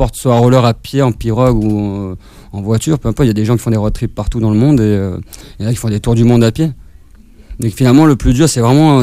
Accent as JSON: {"language": "French", "town": "Marseille", "region": "Provence-Alpes-Côte d'Azur", "country": "France", "said": "c'était symbolique pour moi en tant que Marseillais."}